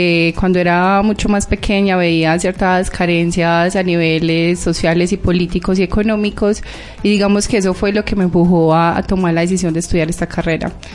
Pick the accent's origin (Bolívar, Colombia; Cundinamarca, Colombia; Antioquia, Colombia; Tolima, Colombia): Antioquia, Colombia; Santa Rosa de Osos; Digamos que yo soy de Santa Rosa de Osos.